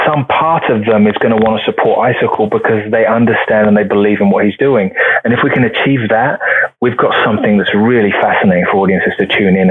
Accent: Luton, East of England, United Kingdom; born there; I was born in Luton, which is 20 miles north of London. It's a town that is wonderful and also a little rough. It's a working class town. I kind of liken it, to Americans, to a sort of Detroit.

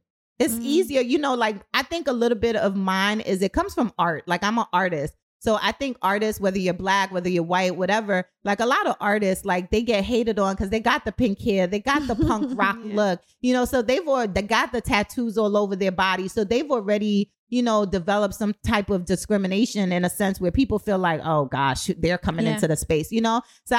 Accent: Kingston, Jamaica; born there; You know, I was born in Kingston, Jamaica.

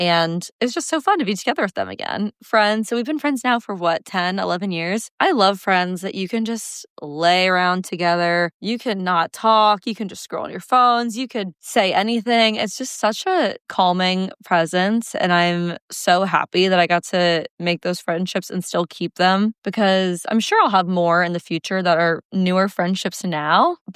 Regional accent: Dallas, Texas, United States; born there; My parents used to live in Dallas. I was born in Dallas.

